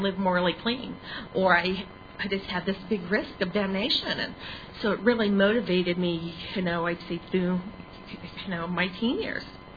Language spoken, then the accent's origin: English; Oklahoma, United States; also born or lived in Arkansas; And so so finally, I guess, they escaped Arkansas, and then I grew up in Oklahoma after that.